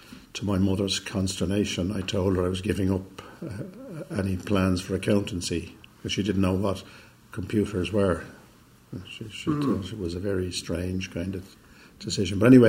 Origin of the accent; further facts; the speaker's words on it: Dublin, Leinster, Ireland; I grew up in Drimnagh.